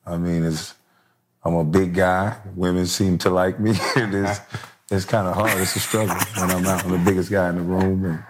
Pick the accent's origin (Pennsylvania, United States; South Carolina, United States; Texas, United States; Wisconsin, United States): South Carolina, United States; I'm from South Carolina. Mm-hmm. You know, we Geechee.